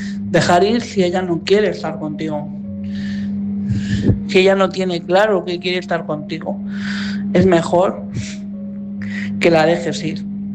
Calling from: Madrid, Community of Madrid, Spain; de Madrid.

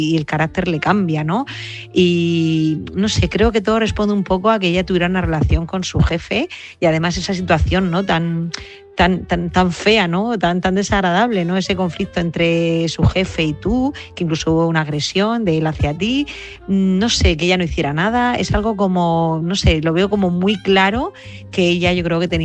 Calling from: Murcia, Region of Murcia, Spain; de Murcia.

